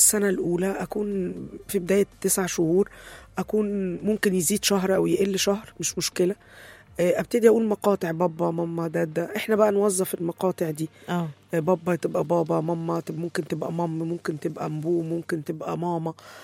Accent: Egypt; انا عربي فهستخدم اللغه العربيه بلهجه بلدي، يعني انا مصري

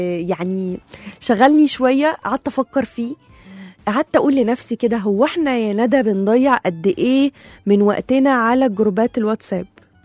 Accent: Egypt; إحنا يعني بنعيشها مش موجودة عند أي حد غير عندنا إحنا بس كمصريين. يعني إحنا لينا تقاليد كده في العيد بتبقى حلوة قوي

